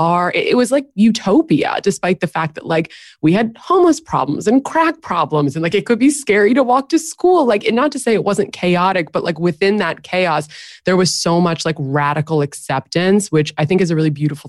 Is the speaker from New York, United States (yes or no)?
yes; New York, United States; So I grew up in New York, downtown in Greenwich Village, which is like the center of the universe.